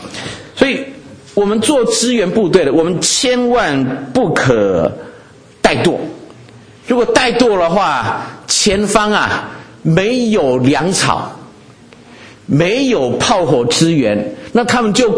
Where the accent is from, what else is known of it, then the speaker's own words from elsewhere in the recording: Lishan, Taichung, Taiwan; 我小时候住台湾的梨山啊、那梨山是一个风景名胜啊、那我们家在那边有一块果园